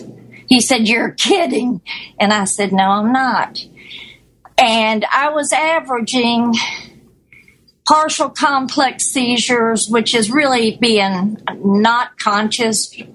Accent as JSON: {"language": "English", "region": "Florida", "country": "United States", "said": "And I'm from Florida"}